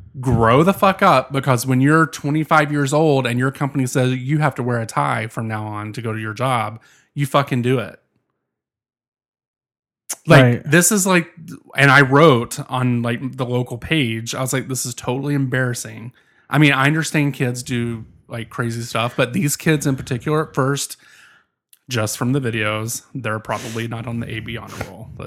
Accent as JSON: {"language": "English", "town": "Christiansburg", "region": "Virginia", "country": "United States", "tie": "born or raised there", "said": "I see my hometown, Christiansburg, Virginia, show up."}